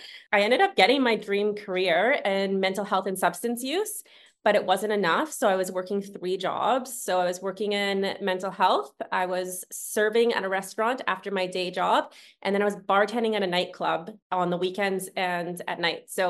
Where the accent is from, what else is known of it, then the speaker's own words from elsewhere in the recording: Kelowna, British Columbia, Canada; So I grew up here in Kelowna, British Columbia. I wasn't born here, but this is where I grew up. So definitely say I'm from Kelowna.